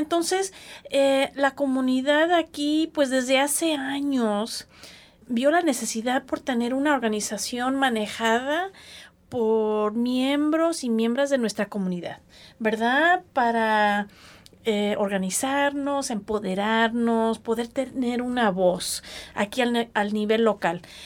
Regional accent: California, United States; born there; also born or lived in Mexico; como una mujer de raíces mexicanas, yucatecas, como dices tú, y nacida aquí en California con la experiencia cultural de la gente quienes vivimos de este lado de la frontera. Me siento muy mexicana, fíjense, porque mi mamá nos llevó a vivir a México desde niños.

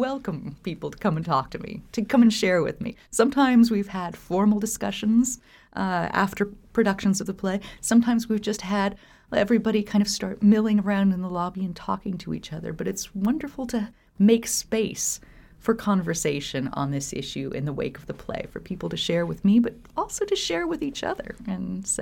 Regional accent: Oregon, United States; The place where I grew up in the Willamette Valley in rural Oregon, about an hour south of Portland, was remote enough. It wasn't a town. It was unincorporated country.

